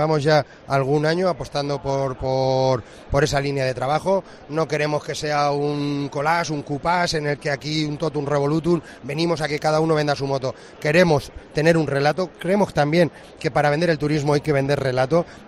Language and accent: Spanish; Albacete, Castilla-La Mancha, Spain; a los que somos de Albacete nos parece tan normal como elevar la vista y poder ver el cielo